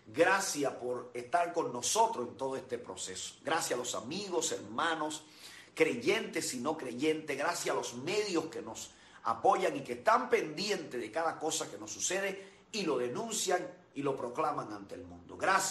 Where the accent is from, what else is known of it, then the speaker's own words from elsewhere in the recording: Cuba; Nosotros como ciudadanos cubanos accionamos y apoyamos 100% a los ciudadanos cubanos.